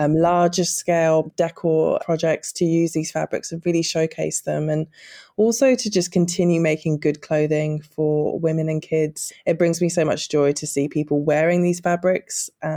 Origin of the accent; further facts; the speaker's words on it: Nigeria; now in Australia; I live in Australia now and I really wanted to have a little piece of home here where I am now. I grew up in Nigeria and I was surrounded by all these beautiful fabrics and prints and colours.